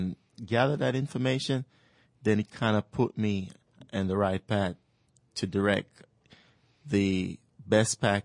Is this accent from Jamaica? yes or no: yes; Jamaica; now in United States; I was raised in Jamaica, always technical.